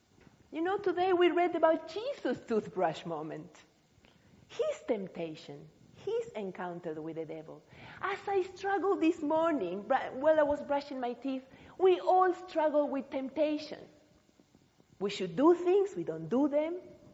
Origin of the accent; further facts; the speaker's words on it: Argentina; if you are wondering where I come from, I'm from Argentina, and I've been in this church for some time now, some years